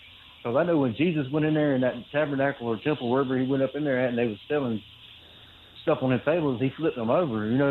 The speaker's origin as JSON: {"language": "English", "region": "Georgia", "country": "United States", "said": "I'm from Georgia, and they got."}